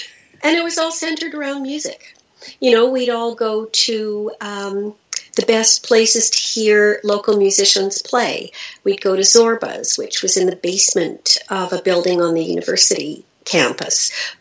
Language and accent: English; New York, United States; born there; I was born in New York to two musician parents.